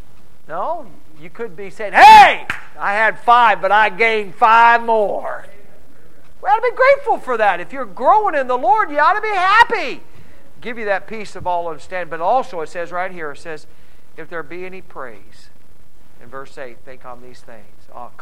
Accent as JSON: {"language": "English", "country": "United States", "tie": "born there", "said": "I was born in America."}